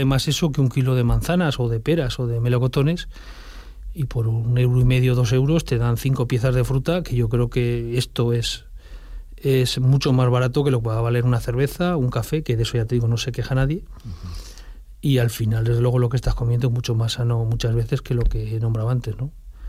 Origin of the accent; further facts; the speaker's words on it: Aragon, Spain; que nosotros no podíamos esperar pudiera llegar hasta mi pueblo y hasta el resto de Aragón